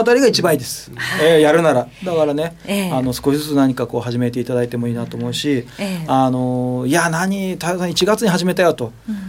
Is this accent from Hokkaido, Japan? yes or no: yes; Hokkaido, Japan; now in Tokyo, Japan; 個人的には地元北海道 の, あのマラソンはどうなるんだと